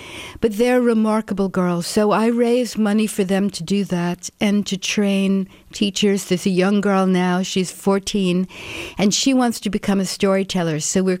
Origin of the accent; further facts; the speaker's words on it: Brooklyn, New York, United States; By a series of mistakes and not exactly knowing what I wanted to do growing up in Brooklyn.